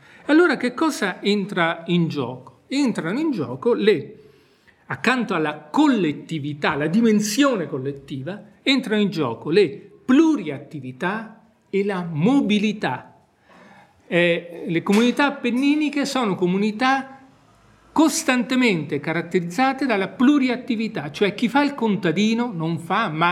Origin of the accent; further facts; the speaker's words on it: Marche, Italy; io vengo dalle Marche.